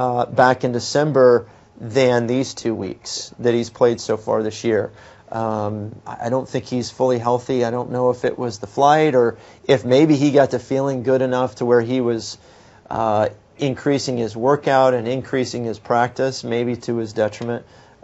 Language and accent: English; Texas, United States; And even for me, being a Texan, going back to Ben Hogan and Byron Nelson